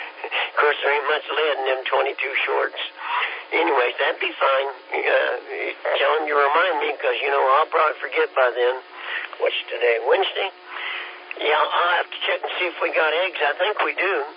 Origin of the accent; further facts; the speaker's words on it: Kansas, United States; And I was from Kansas and young, but it was still cold.